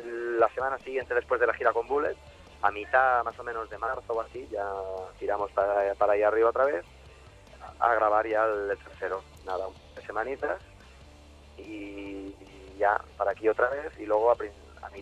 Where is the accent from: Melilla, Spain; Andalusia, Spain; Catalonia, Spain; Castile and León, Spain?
Catalonia, Spain; Barcelona; Y te preguntan dónde eres y dices, no, bueno, en español, ¿sabes? De Barcelona.